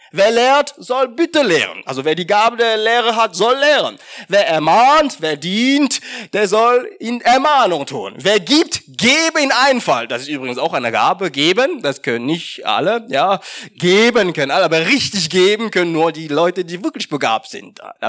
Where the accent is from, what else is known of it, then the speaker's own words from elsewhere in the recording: Cameroon; moved away as an adult; now in Germany; Also ich komme aus Kamerun ursprünglich und ich bin nach meinem Abitur nach Deutschland gekommen und habe in Norddeutschland Wirtschaftsinformatik studiert